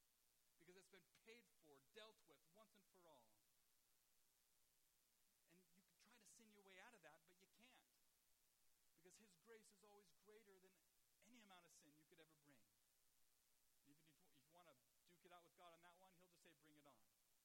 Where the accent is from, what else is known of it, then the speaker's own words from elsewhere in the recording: United States; No, I'm an American. I experience my life as an American.